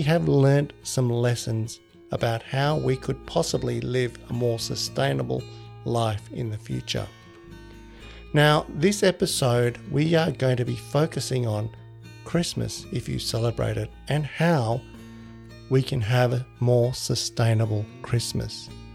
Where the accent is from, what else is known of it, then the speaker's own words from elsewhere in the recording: Sri Lanka; because I grew up in Sri Lanka and you know, Santa was a big part of our life.